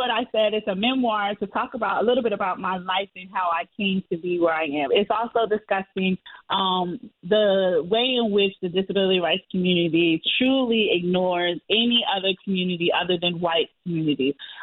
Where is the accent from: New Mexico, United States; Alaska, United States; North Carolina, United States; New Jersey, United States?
New Jersey, United States; East Orange; I was raised in East Orange, Newark, New Jersey. And if you know us, we are a political city, town, county, Essex County.